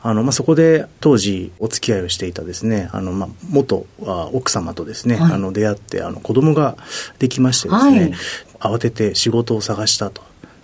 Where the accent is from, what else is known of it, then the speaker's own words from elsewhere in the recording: Nagoya, Aichi, Japan; 出身は名古屋です。